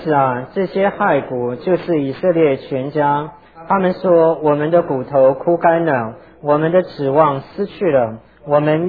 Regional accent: Anping, Tainan, Taiwan; 我们小的时候在台湾的这个也不叫乡下，就住在安平。

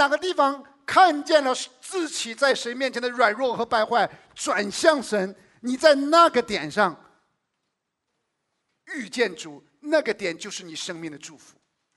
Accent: China; 其实说实在的，我们中国人最不愿意承认的就是罪人

